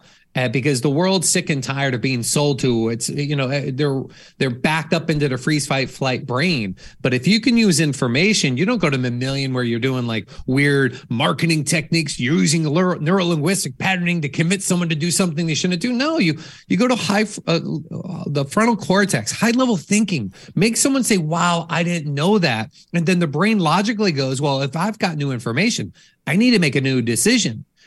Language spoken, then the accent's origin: English; Chicago, Illinois, United States; I was a big, you know, I'm from Chicago.